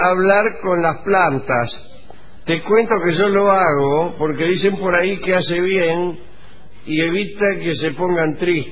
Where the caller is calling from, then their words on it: Florencio Varela, Buenos Aires Province, Argentina; de Fusio Varela.